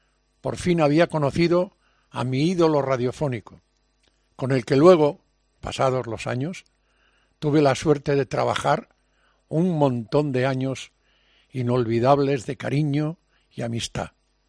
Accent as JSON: {"language": "Spanish", "region": "Galicia", "country": "Spain", "lives_now": "Madrid, Spain", "said": "Quiero a mi tierra, a Galicia. Pero Madrid será siempre mi segunda patria, mi segunda gran ciudad del alma. Recuerdo recién llegado a Madrid, llegué a la Estación del Norte en un tren que viajaba por la noche."}